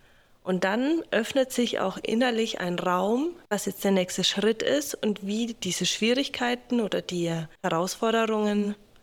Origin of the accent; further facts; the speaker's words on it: Bavaria, Germany; ich komme aus Deutschland, aus dem Frankenländle, also aus Franken.